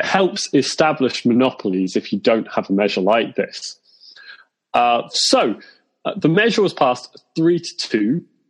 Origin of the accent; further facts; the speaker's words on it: United Kingdom; I'm a Brit, so I'm not going to get into it.